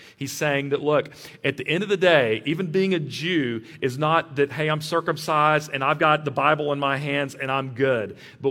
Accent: Texas, United States; The fact is I was raised in the Permian Basin, and I've lived here in Midland

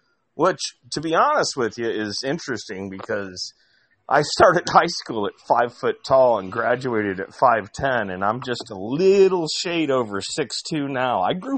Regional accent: Indiana, United States; Because that's where I'm from. That's where I was born and raised, is Indiana.

